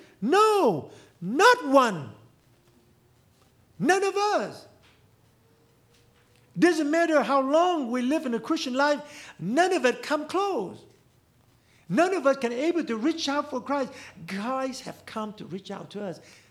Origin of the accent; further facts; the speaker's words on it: Arizona, United States; you know, I came from Arizona. I mean, everything there's dead.